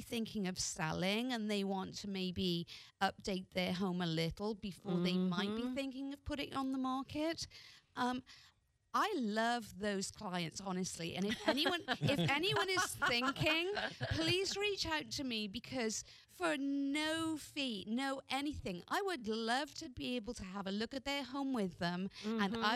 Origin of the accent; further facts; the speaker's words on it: United Kingdom; which is a juxtapose because I'm British